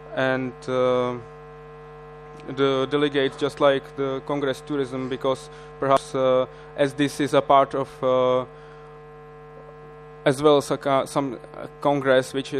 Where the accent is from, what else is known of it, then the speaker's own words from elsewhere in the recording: Prague, Czechia; English is a second language; And I come from Prague to introduce our IMPEC